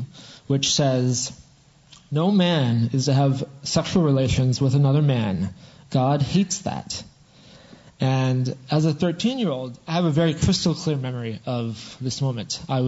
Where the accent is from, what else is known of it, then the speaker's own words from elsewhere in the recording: Manotick, Ontario, Canada; So I was born in Canada in 1982 in a very small town. It wasn't even called a town. It was so small that it was called a village. It was the village of Manotick. Not too far from the city of Ottawa.